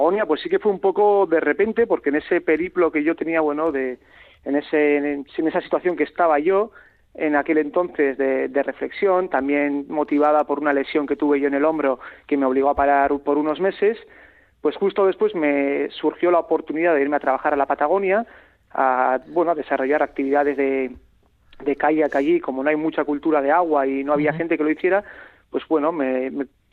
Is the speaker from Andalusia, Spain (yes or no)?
no; San Sebastián, Basque Country, Spain; yo soy de San Sebastián, aquí en el norte, y no tenemos ríos de este tipo aquí cerca